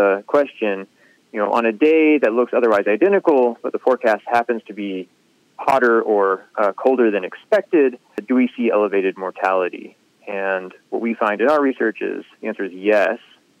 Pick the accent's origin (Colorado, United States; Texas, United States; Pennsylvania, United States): Texas, United States; I grew up in the Panhandle of Texas, a very wild weather location.